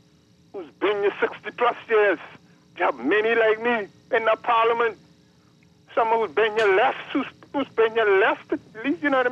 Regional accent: Bahamas; I was born, I'm a Texan Caicos Bahamian.

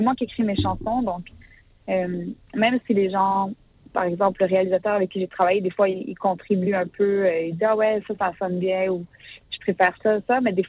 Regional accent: Montreal, Quebec, Canada; Donc, moi, j'ai grandi à Montréal. Il y avait beaucoup d'haïtiens, de latinos, tout ça.

